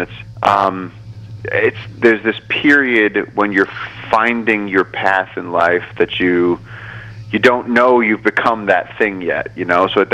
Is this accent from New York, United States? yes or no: yes; New York City, New York, United States; born there; I don't know how I was born in Brooklyn. I just don't know. I mean, I love it. It feels, you know, of course, it's my family and a part of my home